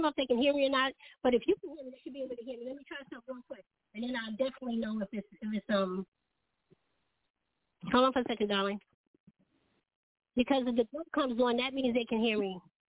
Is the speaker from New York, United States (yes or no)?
yes; Bronx, New York, United States; Okay, I came from the Bronx, New York, so we got a little something coming here.